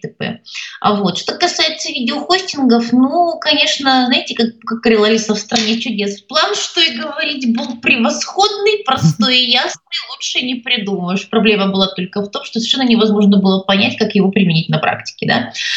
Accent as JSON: {"language": "Russian", "town": "Odesa", "region": "Odesa Oblast", "country": "Ukraine", "tie": "born there", "said": "я родилась в Одессе, тогда это уже была Украина"}